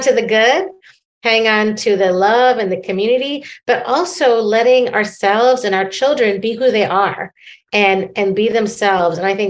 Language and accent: English; Midwest, United States; also born or lived in Boston / New York / District of Columbia, United States; And so I grew up in the Midwest for many years. My family's still in Chicago. And so, but I've also lived in Boston. I lived in New York for 15 years. I've lived in DC.